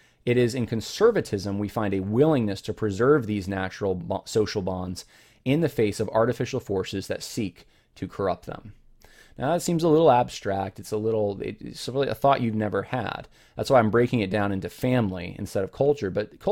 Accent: California, United States; born there; So I was born actually in California.

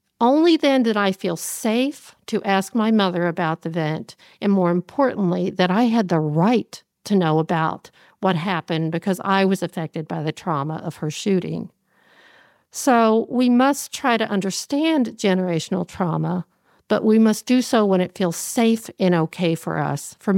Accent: Lexington, Kentucky, United States; I'm from Kentucky. I'm from Lexington, Kentucky, born and raised.

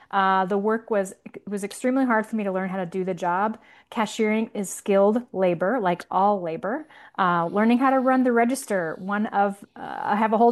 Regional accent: Utah, United States; born or raised there

